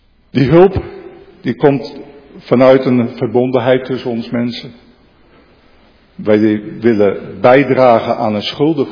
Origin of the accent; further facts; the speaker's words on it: Creil-Espel, Flevoland, Netherlands; ik kom uit Krijl-Espel. Ik heb daar 40 jaar in de kerkenraad gezeten met diverse functies.